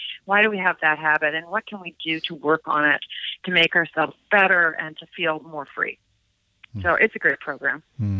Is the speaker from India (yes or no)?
no; Prince Edward Island, Canada; now in United States; And I guess the second most important thing about me is I'm Canadian. So I came to Utah in 2009, and I come from a little province in Canada called Prince Edward Island, home of Anna Green Gables.